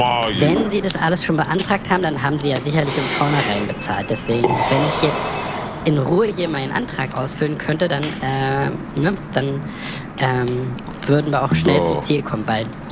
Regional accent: Germany; ich komme hier aus Deutschland, ne?

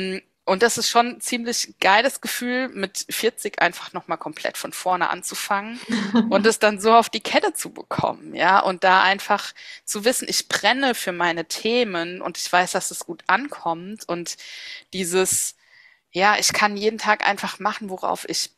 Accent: Mainz, Rhineland-Palatinate, Germany; Und ich liebe Mainz, ist meine Heimatstadt

